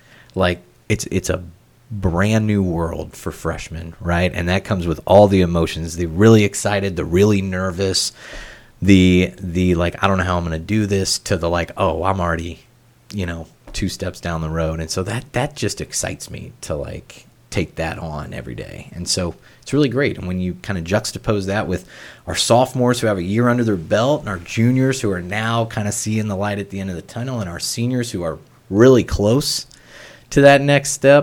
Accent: Ireland; born there; Well, I was born in Ireland.

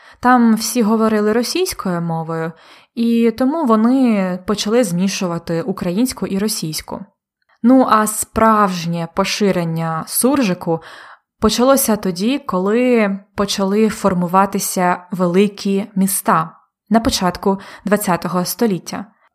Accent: Polonne, Khmelnytskyi Oblast, Ukraine; я сама з дитинства говорила суржиком. Можливо, ви знаєте, що моє рідне місто – Полонне в Хмельницькій області. Там майже всі говорять суржиком.

